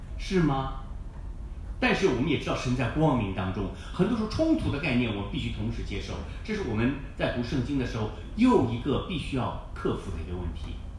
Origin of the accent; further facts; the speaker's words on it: China; moved away as an adult; now in Australia; 我们从中国各地方来到这个地方，或许澳大利亚比我们的家乡更好一点。